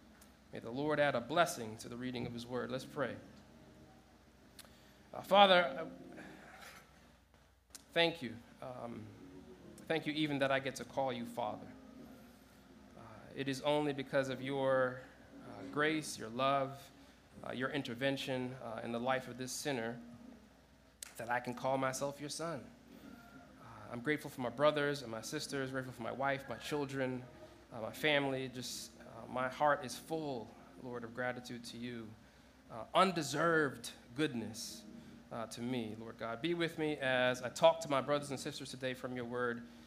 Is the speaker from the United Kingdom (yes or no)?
no; Jamaica; I'm an only child. I'm Jamaican, you know, immigrant family.